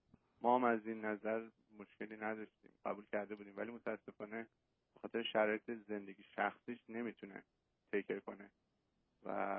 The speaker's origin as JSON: {"language": "Persian", "country": "Iran", "moved": "as an adult", "said": "من 5 سال با خانمم ازدواج کردم، از ایران اومدم و الان 5 سال اینجا هستم"}